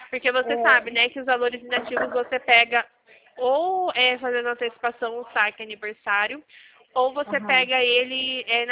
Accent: Nova Odessa, São Paulo, Brazil; Eu sou aqui do estado de São Paulo, da cidade de Nova Odessa.

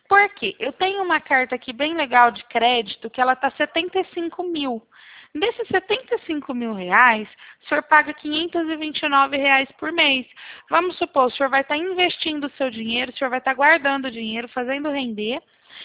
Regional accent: Bebedouro, São Paulo, Brazil; aqui em Bebedouro, eu sou de Bebedouro.

